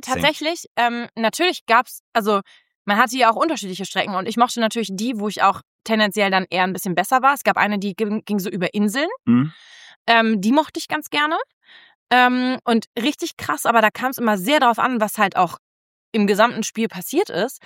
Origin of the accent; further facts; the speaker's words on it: Cologne, North Rhine-Westphalia, Germany; Dann sind wir aus Köln weggezogen, sie sind aus Köln weggezogen nach Baden-Württemberg